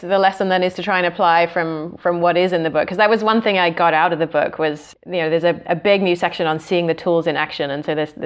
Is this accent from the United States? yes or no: no; England, United Kingdom; given that I'm English